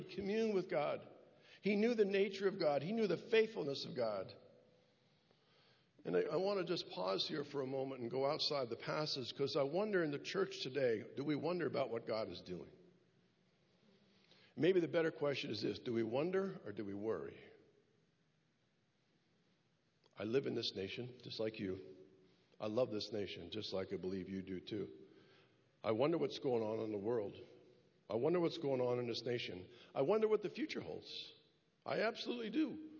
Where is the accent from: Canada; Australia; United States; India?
United States; Now, that concerns me as an American.